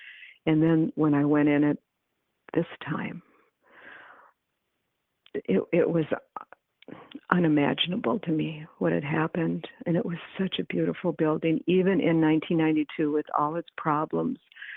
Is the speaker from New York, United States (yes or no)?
no; Superior, Wisconsin, United States; It was that I got to learn about my hometown in depth.